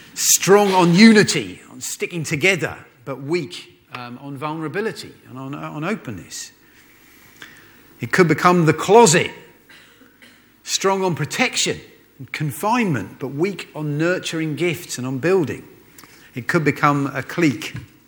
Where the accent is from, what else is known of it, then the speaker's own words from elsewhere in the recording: United Kingdom; In church, because we're British, we don't tend to be able to express ourselves